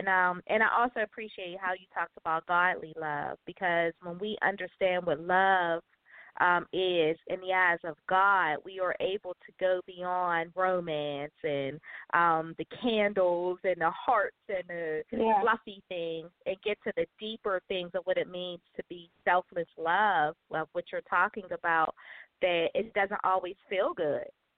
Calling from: Pittsburgh, Pennsylvania, United States; I'm calling from Pittsburgh.

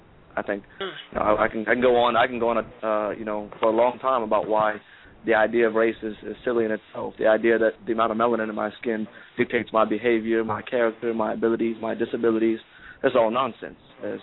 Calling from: New Orleans, Louisiana, United States; From New Orleans.

